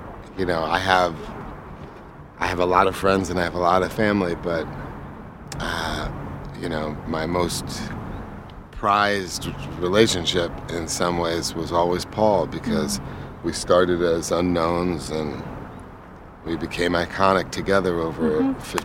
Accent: East Coast, United States; We're from two different places. I'm from the East Coast.

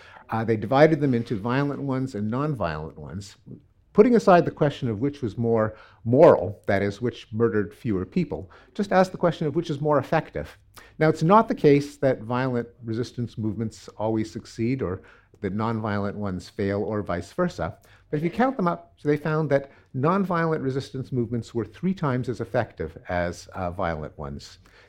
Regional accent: Canada; I'm Canadian.

